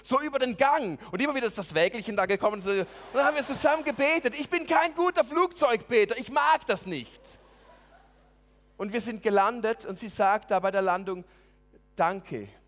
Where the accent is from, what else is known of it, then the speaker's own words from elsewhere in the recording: Switzerland; hallo, ich bin aus der Schweiz